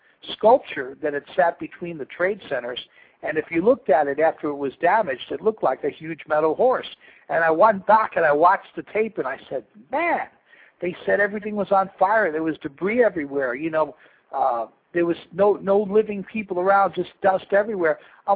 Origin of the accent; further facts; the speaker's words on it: New York, United States; I grew up on Long Island. You know, I lived in a block where there were a lot of former government people and, you know, ex-military.